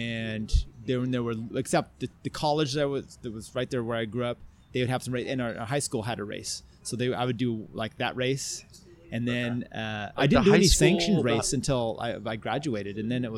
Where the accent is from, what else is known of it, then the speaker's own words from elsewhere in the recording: Pacific Northwest, United States; So you, like me, I grew up in the Northwest